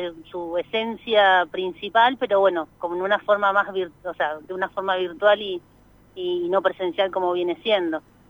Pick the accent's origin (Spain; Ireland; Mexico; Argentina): Argentina; Neuquén; Yo soy de Neuquén, pero fui a trabajar a Buenos Aires. Uh-huh. Y hace 6 años volví a Neuquén